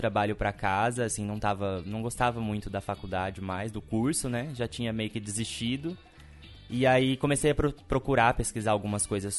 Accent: Cuiabá, Mato Grosso, Brazil; Eu cresci no CPA.

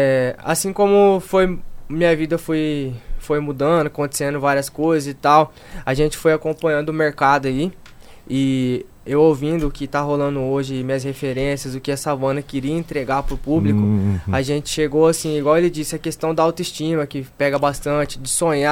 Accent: Mato Grosso do Sul, Brazil; a gente é do Pantanal, questão da fronteira

